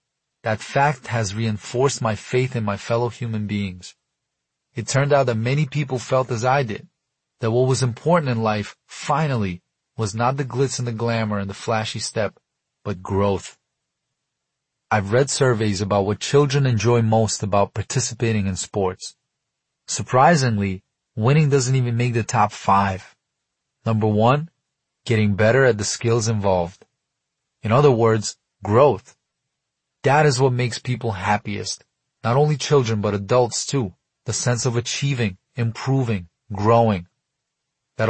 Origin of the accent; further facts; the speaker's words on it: Brooklyn, New York, United States; accent: Brooklyn; And in my Brooklyn accent, I answered, I like to dance because I like to win.